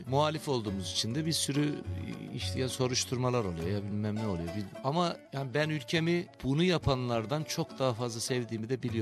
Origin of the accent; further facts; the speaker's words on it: İzmir, Turkey; also born or lived in Tercan; Tabii ben Erzincan Tercan'da doğdum ben. Oranın bir köyünde, Beykonak köyünde. Tabii İzmir'e göç ben 6-7 yaşındayken oldu.